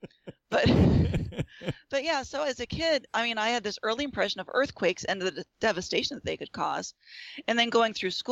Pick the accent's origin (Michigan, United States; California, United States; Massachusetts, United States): California, United States; Hanford; I am a native-born Californian. I'm from Hanford, California, right in the smack dab middle of the state. And from my earliest memories, of course, I've known earthquakes.